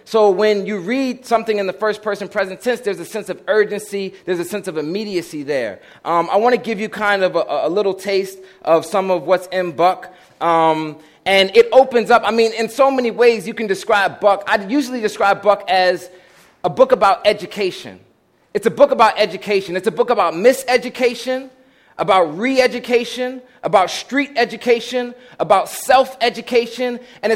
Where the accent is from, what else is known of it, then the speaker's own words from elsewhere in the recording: Philadelphia, Pennsylvania, United States; that's what they called me growing up in Uptown Philadelphia